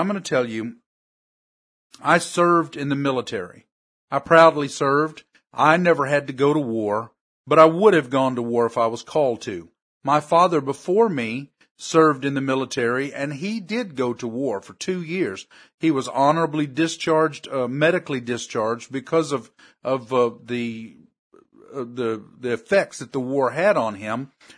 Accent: United States; I am an American.

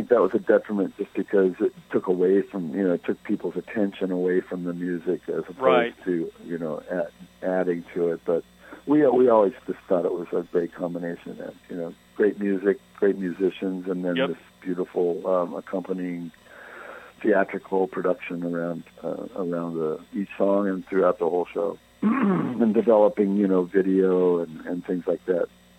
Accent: Phoenix, Arizona, United States; now in San Francisco, United States; strange living in San Francisco as well. Also, before that, growing up in Phoenix, isn't it? Strange culture, Southwestern culture

